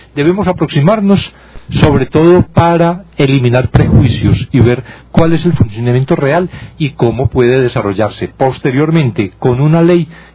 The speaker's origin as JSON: {"language": "Spanish", "country": "Colombia", "said": "yo como colombiano digo, qué bueno sería que en Colombia hubiera un organismo independiente"}